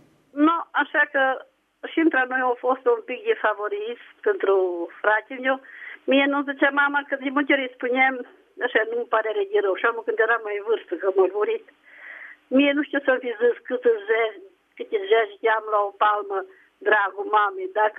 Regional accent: Arad, Arad County, Romania; Sunt din Arad.

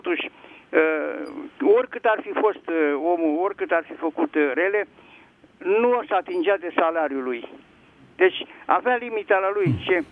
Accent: Bucharest, Romania; sunt din București.

